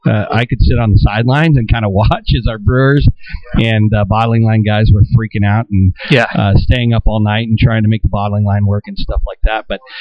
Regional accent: Denver, Colorado, United States; also born or lived in Breckenridge; we were born in Breckenridge, and what I was going to say, I think we grew up in Denver.

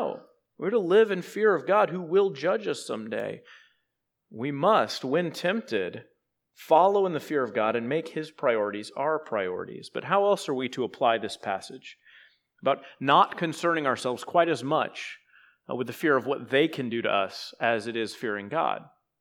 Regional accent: Texas, United States; But, you know, I'm from Texas, and we think the same things about guns you guys in South Carolina think about guns, right?

